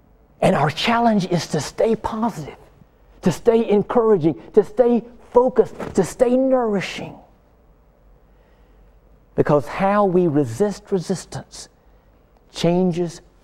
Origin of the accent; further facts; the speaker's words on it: Birmingham, Alabama, United States; When I was a little boy, 8 years old, I remember looking at the newspaper in my hometown of Birmingham, Alabama